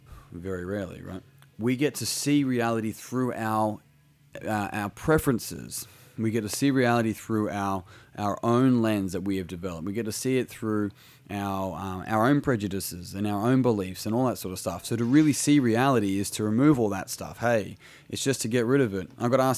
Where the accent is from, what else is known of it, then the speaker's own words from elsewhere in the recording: Australia; I'm an Australian. It's like, I was born in a country called Australia